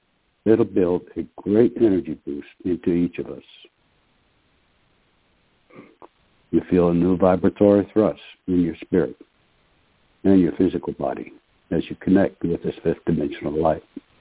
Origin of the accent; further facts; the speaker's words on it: Oklahoma, United States; Good evening. … from Oklahoma.